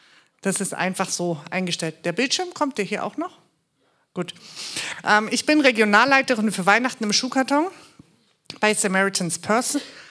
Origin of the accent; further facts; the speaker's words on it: Baden-Württemberg, Germany; accent: Swabian; also born or lived in Bavaria; Ich bin in Bayern geboren, in Württemberg aufgewachsen und jetzt wieder in Bayern. Ich bin zweisprachig erzogen. Hochdeutsch und Schwäbisch. Ich kann nämlich auch richtig Schwäbisch schwätzen.